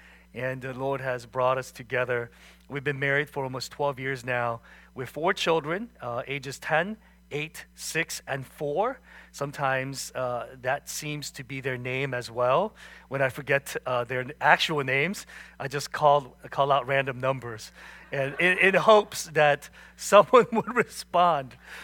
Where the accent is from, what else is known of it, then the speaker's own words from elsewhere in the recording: Virginia, United States; I grew up here in Northern Virginia. I call this place home. Went to Oakton High School, where I met my wife.